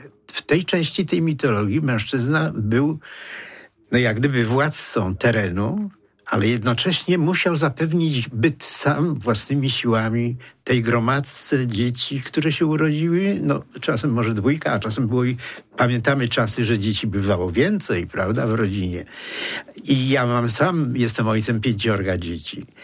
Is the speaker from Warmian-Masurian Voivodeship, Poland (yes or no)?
no; Poznań, Greater Poland Voivodeship, Poland; accent: Poznań dialect; Jak jeszcze ma furę, jak to mówię po poznańsku, to sobie wsiada i jedzie, tak?